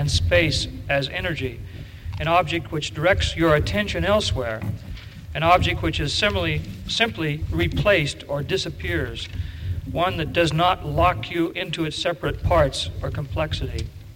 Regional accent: Kansas, United States; But I grew up in Kansas.

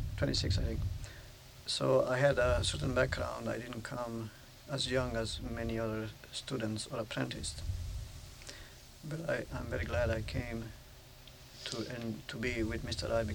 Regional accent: Turin, Piedmont, Italy; English is a second language; moved away as an adult; I am Italian. I was born in Turin, which is an industrial town, a fairly sizable town for Italy. And I spent my life, the first part of my life, the school years there. I left Torino in, when I was 26 to come in this country

